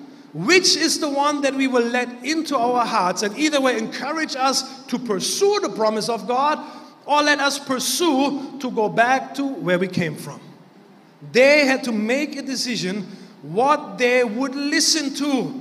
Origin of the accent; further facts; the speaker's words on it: Germany; English is a second language; I remember growing up in Germany.